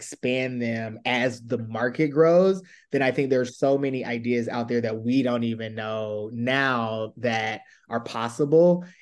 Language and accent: English; South Carolina, United States; now in New York City, United States; I grew up in South Carolina. My grandfather is a farmer. So I grew up on a farm. We live in New York City now